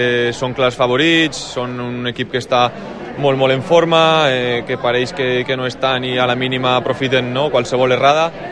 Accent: Villarreal, Valencian Community, Spain; L'equip del meu poble m'està permetint disfrutar, no?, d'unes semifinals de Champions, i és algo únic.

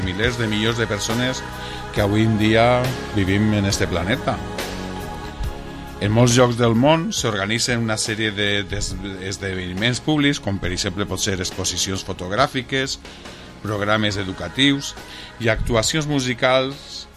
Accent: Segovia, Castile and León, Spain; Jo vinc de Segòvia, que pareix un vergel, allò.

